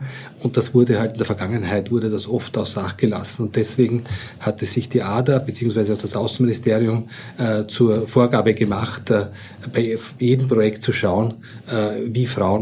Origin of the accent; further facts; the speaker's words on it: Lower Austria, Austria; born there; im Weinviertel, wo ich geboren bin